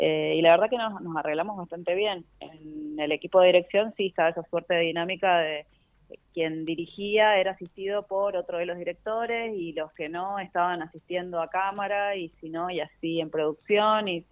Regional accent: Mendoza, Argentina; Yo en este caso soy de Mendoza

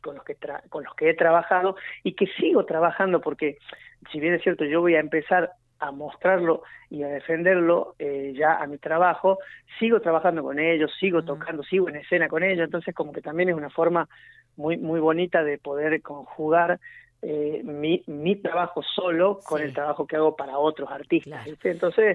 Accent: Argentina

